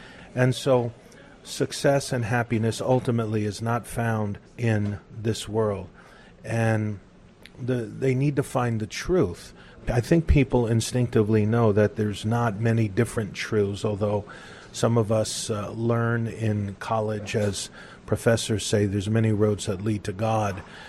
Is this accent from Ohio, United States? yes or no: no; New York City, New York, United States; I'm from New York City, and the family moved to New Jersey.